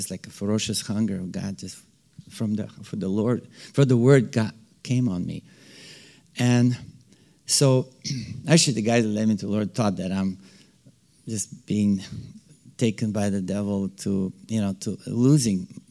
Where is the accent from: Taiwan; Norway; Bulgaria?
Bulgaria; English is a second language; now in United States; because I'm Bulgarian, even though I'm actually Texan as well, but I don't have the Texan accent quite, because I became a citizen.